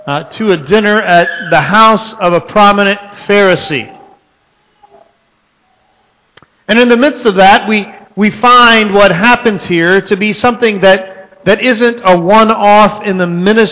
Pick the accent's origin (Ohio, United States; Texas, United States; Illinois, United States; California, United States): Texas, United States; I'm from Texas, and so that hung around for a lot longer.